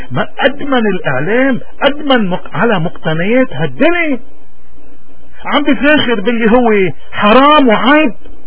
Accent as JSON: {"language": "Arabic", "country": "Lebanon", "said": "نحن اصدقائنا نفهم عليهم بيتفهموا معنا، بس اصدقائنا نحن وقت اللي بتكون مصلحتنا كلبنانيين ومصلحته نحن ما فينا الا ناخد مصلحتنا."}